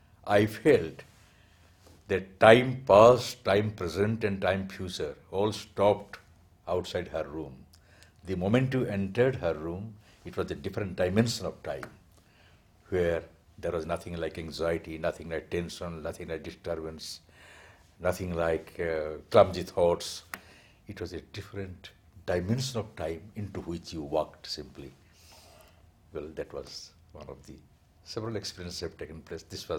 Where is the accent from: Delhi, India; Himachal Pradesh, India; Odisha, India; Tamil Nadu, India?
Odisha, India; which was built by my government of my home state, Odisha.